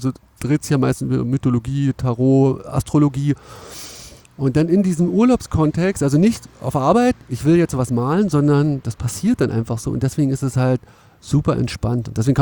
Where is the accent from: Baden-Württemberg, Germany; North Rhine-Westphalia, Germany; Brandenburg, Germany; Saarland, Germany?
Brandenburg, Germany; Cottbus; aber ich komme aus Cottbus, ne?